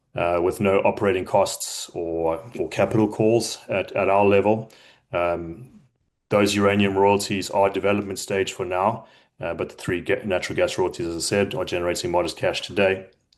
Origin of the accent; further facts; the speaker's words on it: South Africa; I'm South African, so hence the accent.